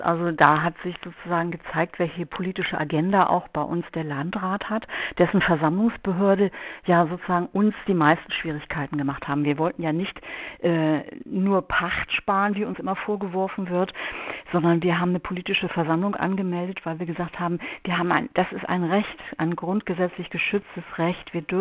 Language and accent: German; West Germany, Germany; wir sind Westdeutsche, wir kennen keine andere Gesellschaftsform